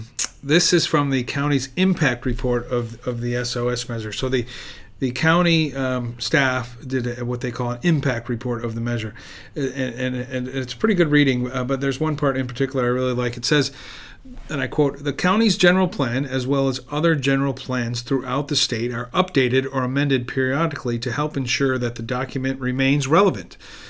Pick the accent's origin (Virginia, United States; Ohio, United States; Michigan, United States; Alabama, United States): Michigan, United States; Detroit; I'm from Detroit, and so I'm not praying for that day.